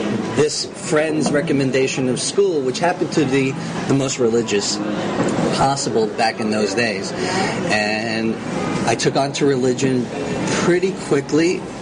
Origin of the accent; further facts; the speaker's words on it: Brooklyn, New York, United States; now in Israel; So 9 years ago, I made my aliyah, my move to Israel from New York. Fifth generation Brooklynite.